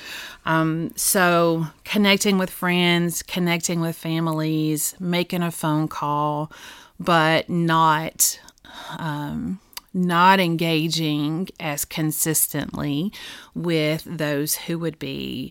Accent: Georgia, United States; I'm a Southern girl. I'm from Georgia. And I know, you know, the importance of family in our area.

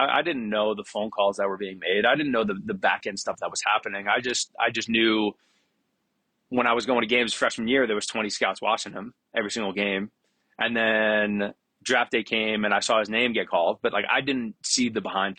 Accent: New York, United States; Again, I'm from Westchester, New York. Like, I'm out of my element already going to Arizona

